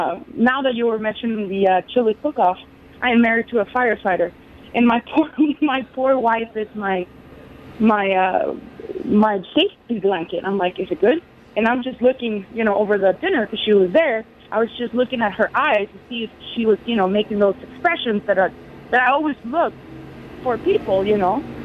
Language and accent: English; Navojoa, Sonora, Mexico; Like Sonora. I'm from Navajo, Sonora, being the last city of the state